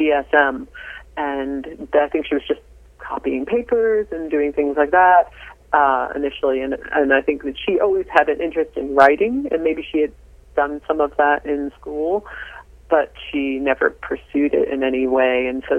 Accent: Melville, New York, United States; we grew up in suburbia on Long Island in Melville

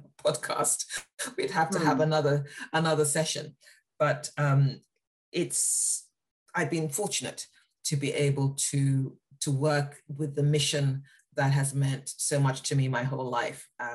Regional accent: United Kingdom; and I was raised in a white-dominated society. I was raised in the UK. I'm British, class-ridden as well.

